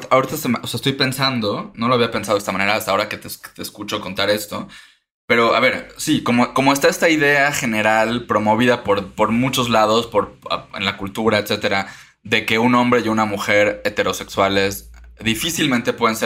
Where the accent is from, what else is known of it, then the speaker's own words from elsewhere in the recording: Mérida, Yucatán, Mexico; Te mencionaba hace un momento que yo crecí en Mérida, ¿no?